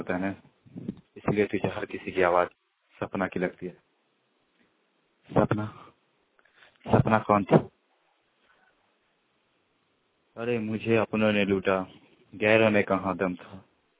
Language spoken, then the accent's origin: Hindi; Bihar, India; मैं ग्राम मोहन बरियाम पोस्ट पर थाना सखी जिला मधुबनी का निवासी हूँ।